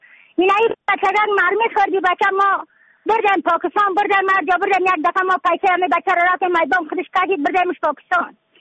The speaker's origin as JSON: {"language": "Persian", "region": "Badakhshan", "country": "Afghanistan", "said": "از بدخشان هستم. مرکز بدخشان ولسوالی اکل پایان قیره وینگ."}